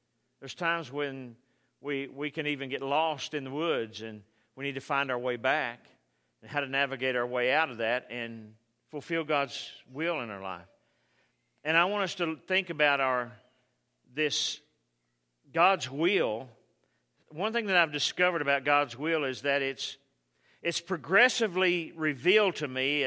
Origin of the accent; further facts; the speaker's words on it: Texas, United States; Or, you know, we're kind of born and raised in Texas, and we don't get out of here, man. We like it here.